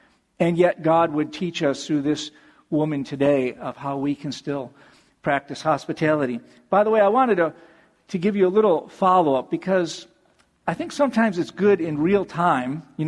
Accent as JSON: {"language": "English", "town": "Buffalo", "region": "New York", "country": "United States", "said": "I came from Buffalo, New York, you know, so I look forward to snow."}